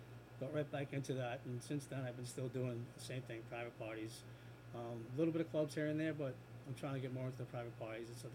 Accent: Boston, Massachusetts, United States; Born and raised in Boston, we all know what it's like out there.

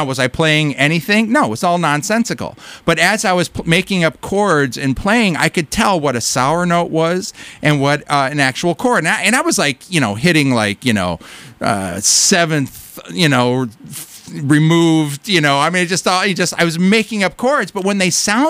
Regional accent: Detroit, Michigan, United States; So I was born and raised in Detroit.

